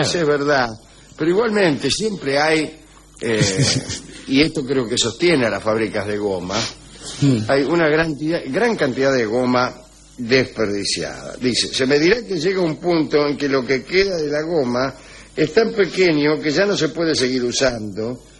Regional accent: Montevideo, Uruguay; como somos de Montevideo, creo que lo escuchamos diferido.

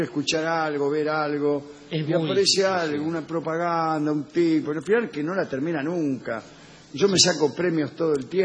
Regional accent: Luis Guillón, Buenos Aires Province, Argentina; Soy de Luis Guillón, cerca de los pagos de Gillespie, una estación antes.

